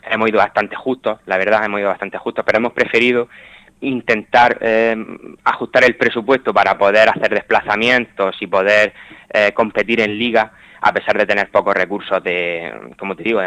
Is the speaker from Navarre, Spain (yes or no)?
no; Almería, Andalusia, Spain; Pues mayoritariamente somos gente de Almería.